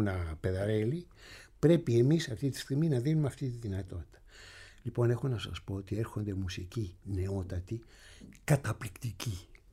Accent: Ios, South Aegean, Greece; και βασικά στην Ιω, στον τόπο μου

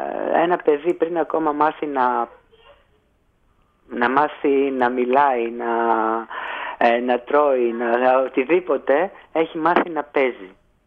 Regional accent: Thessaloniki, Central Macedonia, Greece; λέω από Θεσσαλονίκη, ο πατέρας μου είναι από την Τρακότσπα Καρδίτσας, και εγώ είμαι από το Μαυρομάτι, ένα χωριό δίπλα ακριβώς δηλαδή από την Δρακότρυπα.

